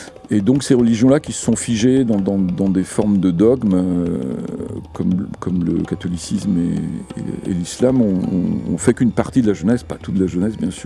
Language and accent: French; Brittany, France; je suis pas baptisé, moi je tiens à préciser, je suis né en Centre-Bretagne, mais non baptisé, ce qui était assez rare dans le coin d'où je viens.